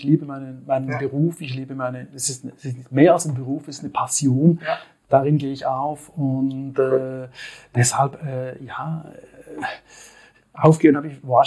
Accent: Switzerland; wie man wahrscheinlich auch meinem Slang anhört, ich komme aus der Schweiz.

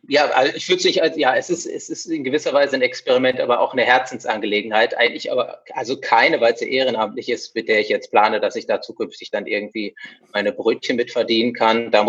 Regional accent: North Rhine-Westphalia, Germany; moved away as an adult; now in Essen, Germany; ich bin ein Ostwestfale, den es vor rund 20 Jahren nach Essen verschlagen hat, in die Energiehauptstadt Europas.

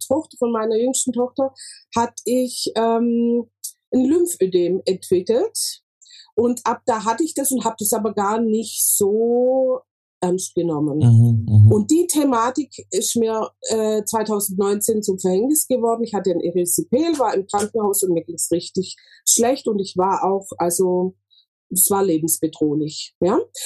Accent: Tübingen, Baden-Württemberg, Germany; Ich komme aus Tübingen und habe da ein kleines Bestattungsunternehmen.

